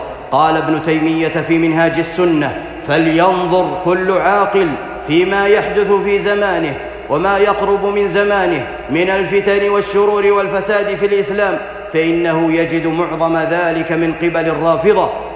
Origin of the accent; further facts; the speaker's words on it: Saudi Arabia; فإني لا أعلم بلدًا يطبق شرع الله كما يطبق في بلادنا المملكة العربية السعودية حرسها الله.